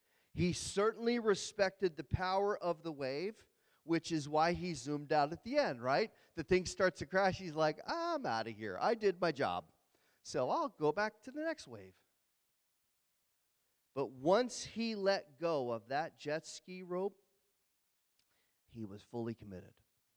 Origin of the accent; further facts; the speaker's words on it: Pennsylvania, United States; also born or lived in North Carolina; I grew up on the Jersey Shore. We lived in Pennsylvania. We go to the Jersey Shore every summer, and there are decent waves on the Jersey Shore. Then we moved to North Carolina.